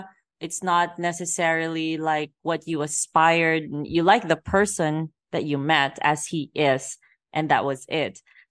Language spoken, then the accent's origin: English; Philippines; I grew up in the Philippines, so this hits very close to me.